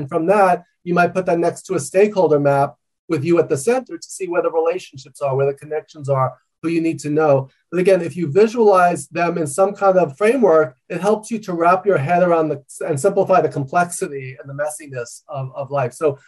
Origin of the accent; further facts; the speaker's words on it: New York, United States; even though I talk loud and fast, I'm a New Yorker, I'm an extreme introvert